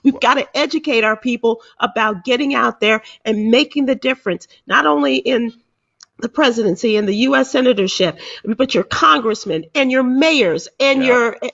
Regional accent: Chicago, Illinois, United States; in my city of Chicago, in my hometown, people got it with the murder of Laquan McDonald.

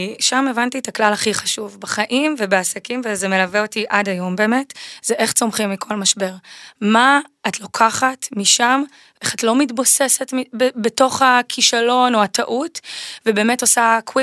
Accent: Southern District, Israel; כן, גדלתי בדרום, בדרום הארץ

